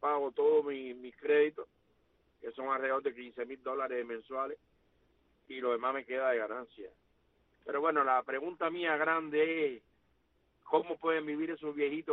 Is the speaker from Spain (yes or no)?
no; Cuba; moved away; la oposición que salió de Cuba, las personas que estamos aquí en el extranjero